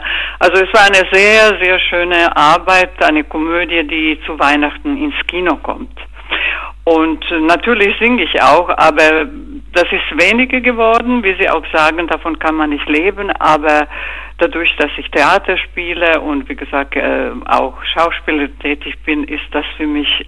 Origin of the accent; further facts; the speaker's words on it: Croatia; German is a second language; weil Kroatien ist ein Teil Europa und jetzt sind wir auch amtlich in EU.